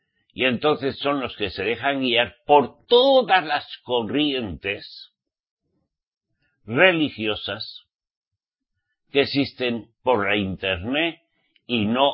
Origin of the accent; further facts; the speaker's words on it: Spain; En mi país, por ejemplo, en España.